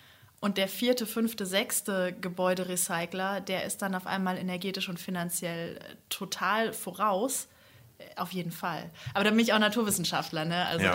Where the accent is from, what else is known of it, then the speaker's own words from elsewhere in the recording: Essen, North Rhine-Westphalia, Germany; Ruhrpottkind.